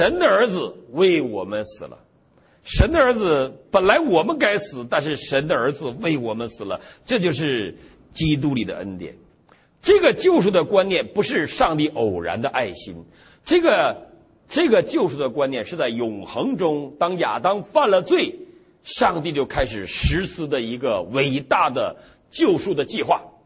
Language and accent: Chinese; Northeast China, China; 我们东北人相信黄鼠狼，他管叫狐黄二仙